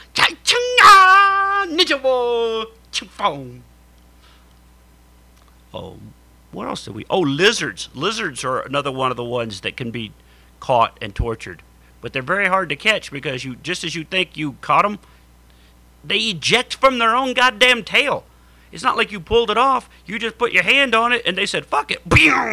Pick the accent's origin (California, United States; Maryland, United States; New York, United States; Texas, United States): Texas, United States; And growing up in Texas in the heat, if you could find like a dead run-over frog that was just flat and stiff, it was like a ninja star.